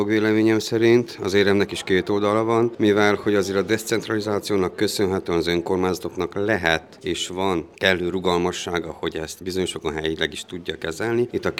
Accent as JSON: {"language": "Hungarian", "town": "Kézdivásárhely", "region": "Covasna", "country": "Romania", "said": "Kézdivásárhely, ugye, ahonnan én lakok, származok és képviselem"}